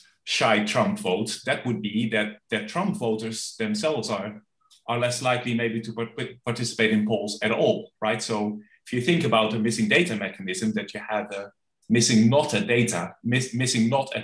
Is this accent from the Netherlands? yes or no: yes; Netherlands; So I'm from the Netherlands, where we have at the moment 19 different parties in parliament.